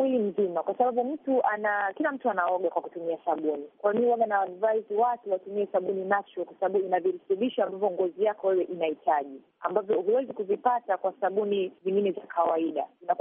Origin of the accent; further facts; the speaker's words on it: Tanzania; moved away; mimi nilikuwa sijui wakati natoka huku Afrika, Tanzania.